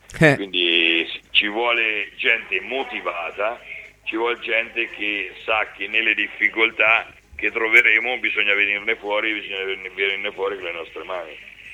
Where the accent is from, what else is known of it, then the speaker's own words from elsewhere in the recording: Perugia, Umbria, Italy; io sono di Perugia e quindi ti ho detto che sono riconoscente